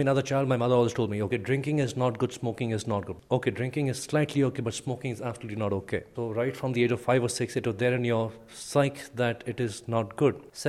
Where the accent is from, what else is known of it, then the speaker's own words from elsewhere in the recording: Pune, Maharashtra, India; also born or lived in Mumbai; We grew up in a place called Pune and Bombay, which culturally is very progressive compared to all the other small towns or probably even the big towns which are up north